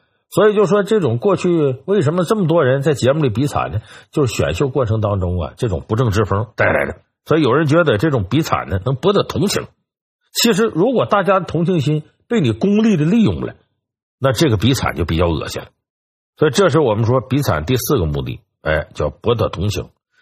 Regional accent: China; 我们中国人咱不客气点说

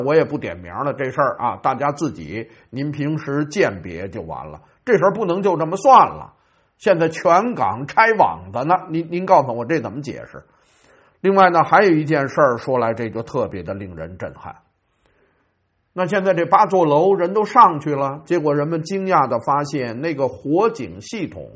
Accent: Taiwan; 那你在大陆那边通过平台骗我们台湾人

